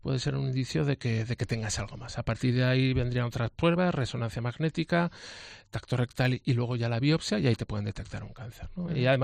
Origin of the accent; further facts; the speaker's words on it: Aragon, Spain; Lo que pasa es que somos de Aragón, los seis que formamos la Junta Directiva somos de Aragón